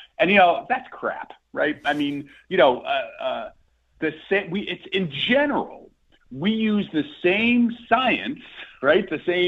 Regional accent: New Jersey, United States; Andrew, I'm from New Jersey, so this is just like kind of the way we do.

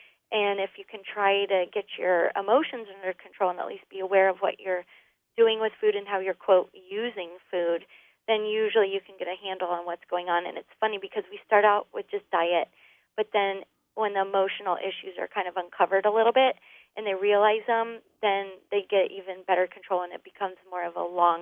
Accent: Kettering, Ohio, United States; also born or lived in Michigan; I grew up initially on Berry Creek in Kettering. And it was just, you know, kind of one of those leave it to beaver type neighborhoods.

